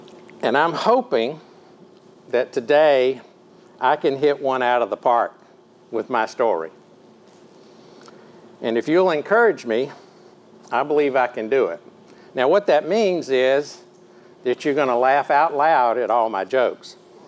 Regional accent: the South, United States; accent: Southern; I'm still learning to speak English as my second language, but my first language is Southern, which I speak fluently.

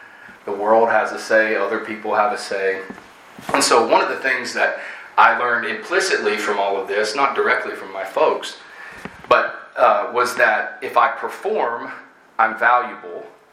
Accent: Chattanooga, Tennessee, United States; So, like Tom said, I grew up here in Chattanooga. I was really blessed, and I'm really grateful for my upbringing.

